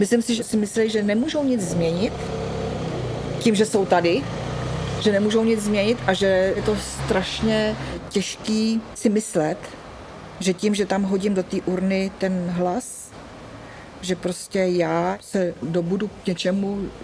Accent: Jirkov, Ústí nad Labem Region, Czechia; pocházím původně z Podkrušnohoří, z městečka Jirkov.

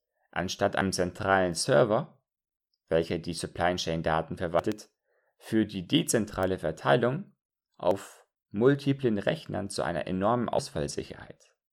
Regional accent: Northern Germany, Germany; now in Hamburg, Germany; Als Norddeutscher bin ich nur einige Kilometer von einem Überseehafen aufgewachsen, also einem großen Hafen. Und jetzt lebe ich beruflich bedingt in der großen Hafenstadt Hamburg.

